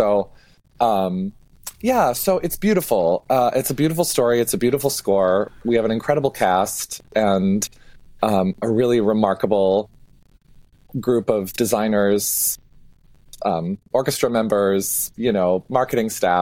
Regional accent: Minnesota, United States; I grew up north of St. Cloud and went to St. Olaf College in Northfield. So I'm Minnesotan, born and bred through and through.

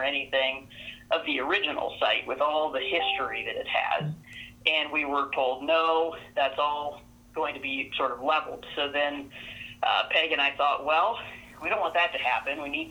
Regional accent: Urbandale, Iowa, United States; I am from Urbandale, Iowa.

